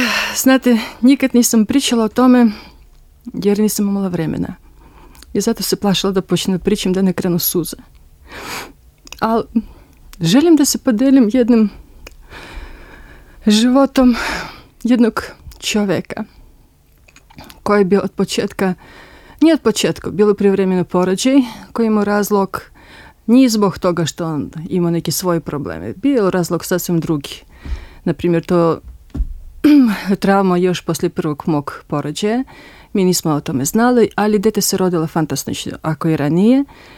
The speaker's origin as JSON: {"language": "Serbian", "country": "Russia", "second_language": "Serbian", "lives_now": "Serbia", "said": "Evo, od danas, verovatno od ovih dana, ja sam državljanin i ove zemlje, a ja sam iz Rusije. Imam 43 godine"}